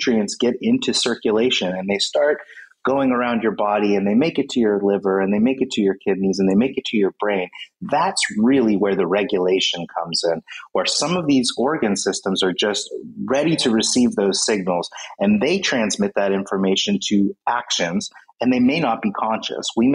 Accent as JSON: {"language": "English", "country": "United States", "said": "I'm from the United States, so we have Thanksgiving, and it's a big thing."}